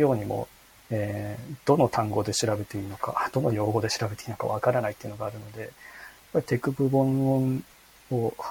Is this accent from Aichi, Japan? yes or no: no; Hokkaido, Japan; 私出身が北海道だっていうところがありますね。北海道のすごく田舎のところ出身なんですけど